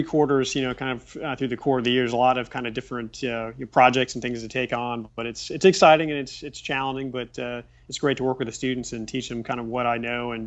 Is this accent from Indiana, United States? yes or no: yes; Richmond, Indiana, United States; just growing up in Richmond, Indiana, and the end of our street, they were kind of expanding the street and developing some new houses.